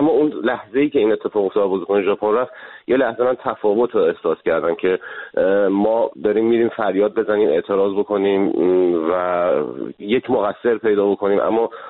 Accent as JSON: {"language": "Persian", "country": "Iran", "said": "ببینید من ایرانی هستم، خیلی به ایرانی بودنم خوشحالم، نمیگم افتخار میکنم، خوشحالم."}